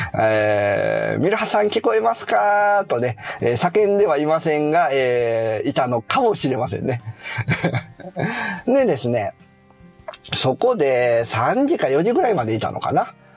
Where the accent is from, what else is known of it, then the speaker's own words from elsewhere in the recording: Tokushima, Japan; 基本みんな徳島、生まれ徳島育ちですよ。うん。なのでね、まあ、あんまりこう、都会の電車に慣れてないんですよね。